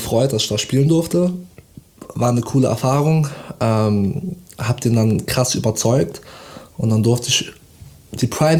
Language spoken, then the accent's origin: German; Bonn, North Rhine-Westphalia, Germany; Ich komme aus Bonn.